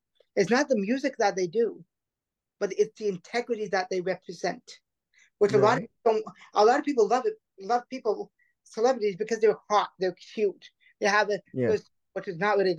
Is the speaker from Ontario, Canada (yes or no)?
yes; Oakville, Ontario, Canada; He he comes from Oakville, Ontario, Canada, which is my hometown.